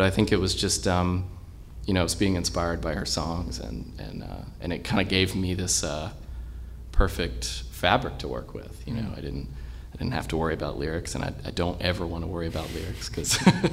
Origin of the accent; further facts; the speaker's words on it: Raleigh, North Carolina, United States; I'm from Raleigh originally.